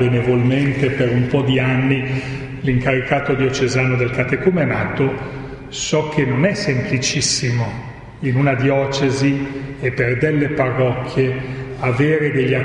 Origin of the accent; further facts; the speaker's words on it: Milan, Lombardy, Italy; now in Rome, Italy; Io sono di Milano